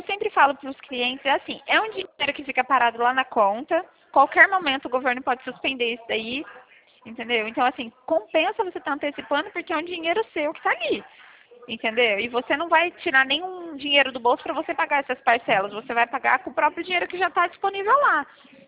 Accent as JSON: {"language": "Portuguese", "town": "Cornélio Procópio", "region": "Paraná", "country": "Brazil", "said": "eu sou de Cornélio Procópio"}